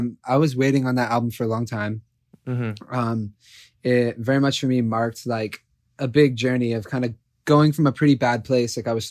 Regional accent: San Francisco, California, United States; born there; also born or lived in Georgia / Pennsylvania / New York; now in Los Angeles, United States; So I was born in San Francisco, and I moved around a lot growing up. I lived in Georgia and Pennsylvania and then New York, and then now here in LA.

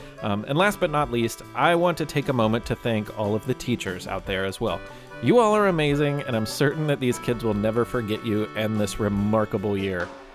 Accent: Kentucky, United States; I'm really grateful for and proud of the great governor that we have in my home state of Kentucky right now.

